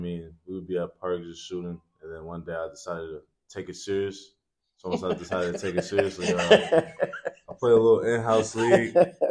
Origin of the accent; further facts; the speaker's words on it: Minneapolis, Minnesota, United States; I'm from Minneapolis, Minnesota. That's where I've lived all my life.